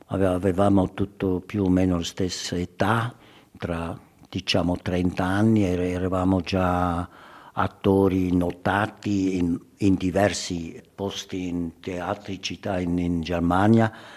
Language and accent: Italian; Switzerland; Italian is a second language; Io sono svizzero, non posso dire queste cose